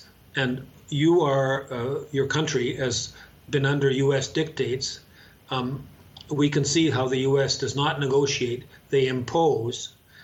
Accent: Canada; I'm from Canada. Canada's a mining country.

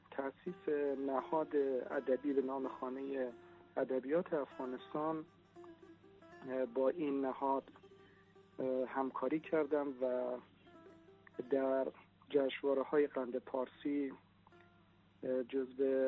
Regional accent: Iran; also born or lived in Kabul, Afghanistan; که در سال 1357 در محله چندابول در شهر کابل به دنیا آمدم. با توجه به روی کار آمدن حکومت کمونیستی در افغانستان، خانواده ما مجبور شدند که به ایران مهاجرت کنند.

